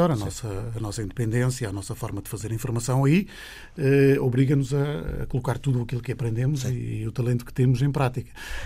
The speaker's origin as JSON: {"language": "Portuguese", "town": "Lousã", "region": "Centro", "country": "Portugal", "said": "Sou da Lousã, sim."}